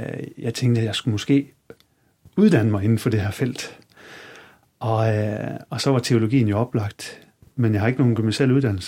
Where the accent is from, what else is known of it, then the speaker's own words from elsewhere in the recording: Central Denmark Region, Denmark; jeg er opvokset her i Vestjylland, lige uden for Hvidebæk i Hopsund, hvis der er nogen, der ved, hvor det er han.